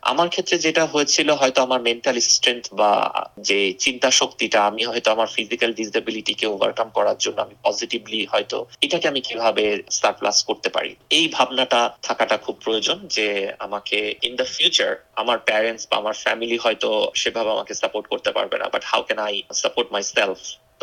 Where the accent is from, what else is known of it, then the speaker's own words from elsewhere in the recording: Bangladesh; moved away; যেহেতু আমি বাংলাদেশে কালচার সবকিছু এগুলোতে বড় হয়েছি